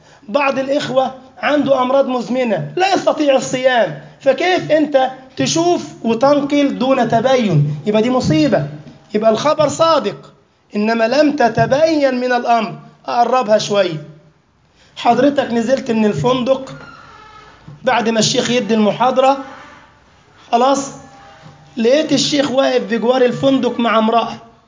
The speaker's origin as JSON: {"language": "Arabic", "country": "Egypt", "said": "الأخت دي لاجئة سورية عندنا في مصر"}